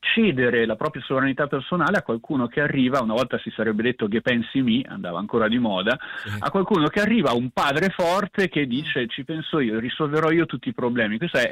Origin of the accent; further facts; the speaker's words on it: Trentino-Alto Adige, Italy; da trentino mi saprei divertire come si deve, sarei un chiuso orso di montagna